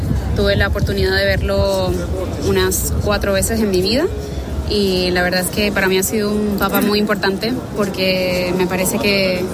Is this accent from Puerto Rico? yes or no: yes; Puerto Rico; Yo vengo de Puerto Rico